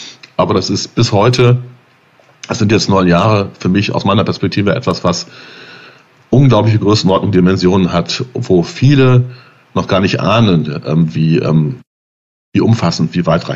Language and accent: German; North Rhine-Westphalia, Germany; in die Berge, die ich noch nicht kannte als Münsterländer